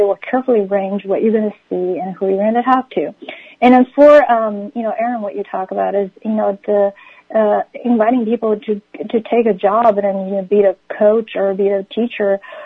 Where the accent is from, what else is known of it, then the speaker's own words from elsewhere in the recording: Shanghai, China; And she actually went to my hometown, Shanghai, for the whole time.